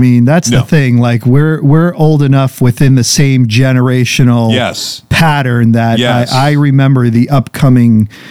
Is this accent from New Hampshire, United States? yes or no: yes; New Hampshire, United States; Like, I grew up in New Hampshire. I lived that.